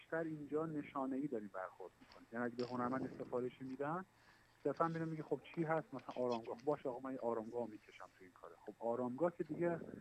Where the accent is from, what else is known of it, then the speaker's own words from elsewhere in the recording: Khorasan, Iran; خود من که از خراسان اومدم اینجا